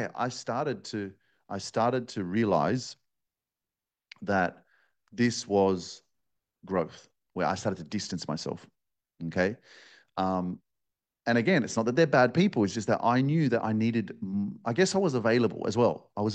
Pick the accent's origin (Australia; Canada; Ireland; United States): Australia; So for years, right, I grew up in Australia in a Polish home with the Polish culture, with the Polish language, with the Polish community. Everything's Polish, but I'm living in Australia, you know?